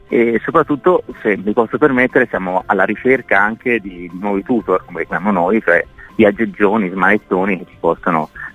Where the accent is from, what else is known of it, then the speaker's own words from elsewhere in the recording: Florence, Tuscany, Italy; perché siamo tutti di Firenze.